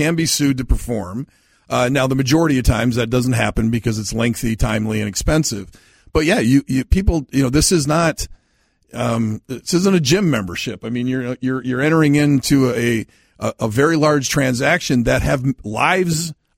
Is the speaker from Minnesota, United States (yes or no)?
yes; East Grand Forks, Minnesota, United States; I mean, all of us that grew up in the 70s, you know, I grew up in East Grand Forks